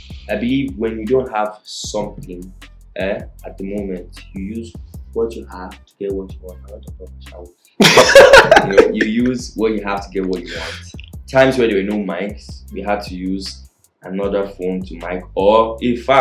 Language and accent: English; Edo, Nigeria; I'm a student, my final year, and yes, I'm from Edo State.